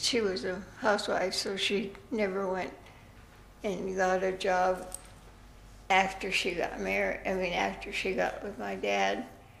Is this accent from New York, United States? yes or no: no; Yerington, Nevada, United States; born there; I was born in Yerington